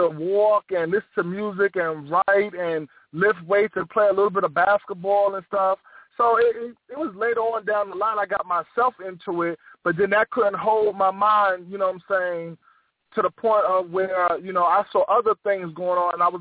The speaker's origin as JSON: {"language": "English", "town": "Brooklyn", "region": "New York", "country": "United States", "tie": "born or raised there", "said": "that was the attitude growing up in Brooklyn for, I think, all the children, because you're not guaranteed life."}